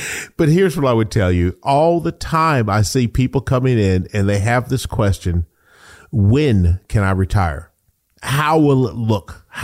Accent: Georgia, United States; also born or lived in Atlanta; now in Charlotte, United States; people know that I'm from Georgia, lived in Atlanta most of my life, or a lot of it.

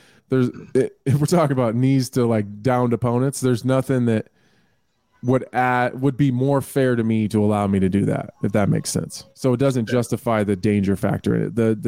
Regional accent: Colorado Springs, Colorado, United States; also born or lived in Corpus Christi, Texas / Nebraska; So I was born in Corpus Christi, Texas, and then we moved to Colorado Springs, lived there until like the end of elementary school, and then moved to Nebraska.

